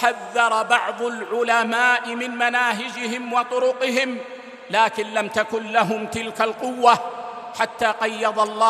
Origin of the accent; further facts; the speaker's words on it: Saudi Arabia; فقامت بلادنا السعودية في أطوارها الثلاثة على